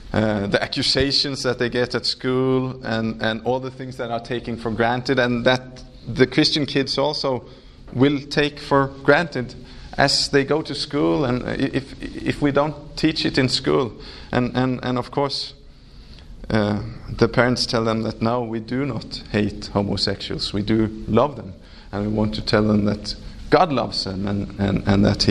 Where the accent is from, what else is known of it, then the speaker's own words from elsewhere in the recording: Norway; English is a second language; When I was growing up in Norway, in the mid to late 70s, as a very small kid, I was very into English football.